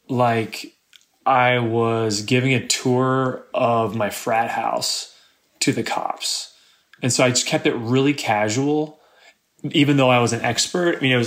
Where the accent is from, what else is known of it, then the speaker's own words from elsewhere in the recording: California, United States; I'm a bro from California, and I've played a lot of Stevie, a lot of Timmy's, a lot of Ray's, Eddie's, Bobby's, Brody's